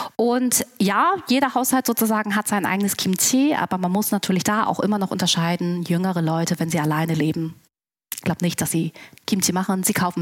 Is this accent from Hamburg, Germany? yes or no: yes; Hamburg, Germany; born there; Ich bin sogar in Hamburg geboren.